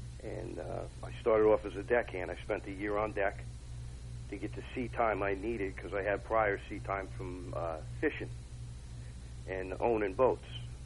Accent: Montclair, New Jersey, United States; now in Woodland Park, United States; I live in Woodland Park, New Jersey. I was born and raised in Montclair, New Jersey, though. Lifelong Jersey resident.

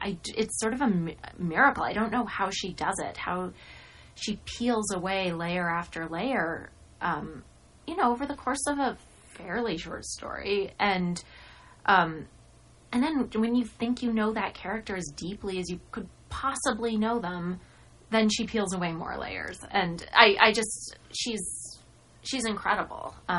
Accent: Albuquerque, New Mexico, United States; born there; I was born in Albuquerque and all my extended family's in New Mexico. But I moved with my parents and we moved a lot.

